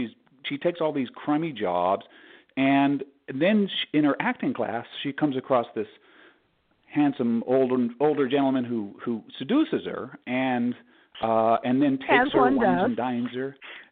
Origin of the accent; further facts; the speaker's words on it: Colorado, United States; I grew up in Colorado and I remember there were truck stops